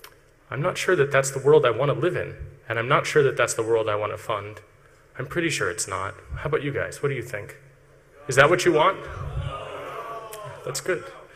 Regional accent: United States; I'm an American, born and raised, who's unhappy.

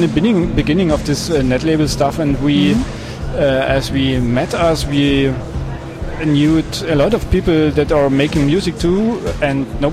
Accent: Dresden, Saxony, Germany; I come from Dresden, Germany, Dresden.

